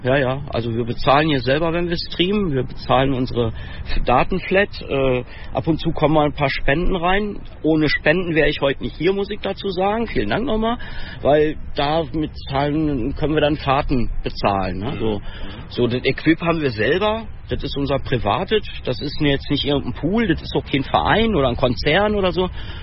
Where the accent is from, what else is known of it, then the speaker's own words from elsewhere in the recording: Berlin, Germany; ich komme aus Berlin, bin knappe 50 Jahre alt.